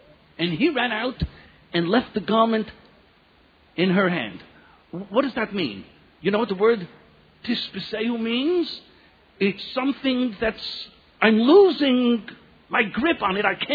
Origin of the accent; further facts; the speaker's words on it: United States; I can't help it. I grew up in America. And because I grew up in America, I always go for the underdog